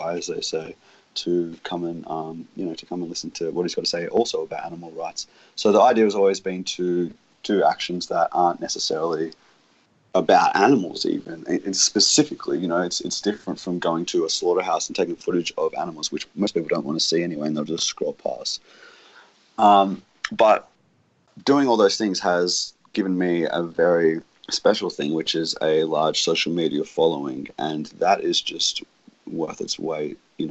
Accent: Australia; inside my home country, Australia, which is supposed to be one of the most humane, ethical treating of animals country in the world.

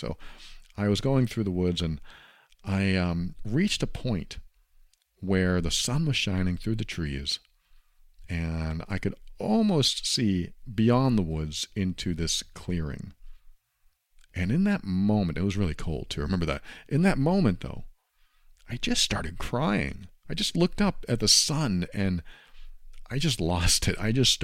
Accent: Massachusetts, United States; I planned a trip back to my home state in New England, where I was actually brought up. I was brought up in Massachusetts for a good 13 or 14 years.

